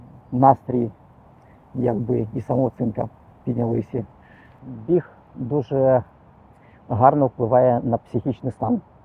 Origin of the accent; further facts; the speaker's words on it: Pripyat, Kyiv Oblast, Ukraine; Виріс я в Прип'яті і свій спортивний шлях починав теж там.